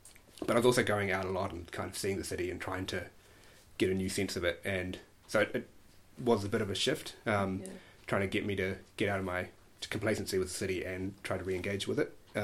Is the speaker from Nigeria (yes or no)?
no; Hutt, Wellington, New Zealand; So I grew up in Wellington, grew up in the hut and moved to Wellington when I was at uni.